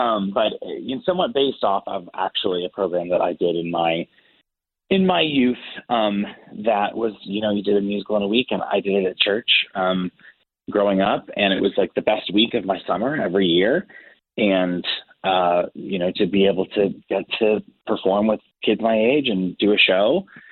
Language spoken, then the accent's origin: English; Tulsa, Oklahoma, United States; I'm from Tulsa, Oklahoma originally.